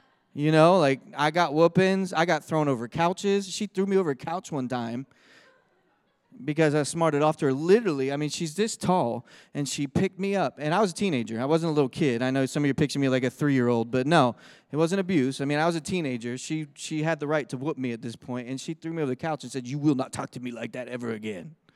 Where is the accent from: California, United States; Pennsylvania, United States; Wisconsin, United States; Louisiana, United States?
Pennsylvania, United States; Philadelphia; When I was a kid, I grew up in Philadelphia, and There, it gets cold. It's not like Texas.